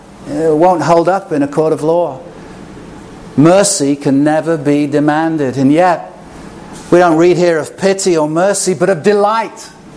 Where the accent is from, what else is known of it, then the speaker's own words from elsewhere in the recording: England, United Kingdom; Growing up in England